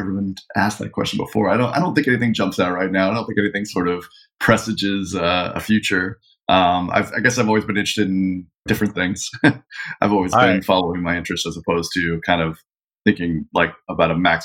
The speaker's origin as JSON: {"language": "English", "town": "Washington", "region": "District of Columbia", "country": "United States", "tie": "born or raised there", "said": "I guess I grew up in the Washington, D.C. area."}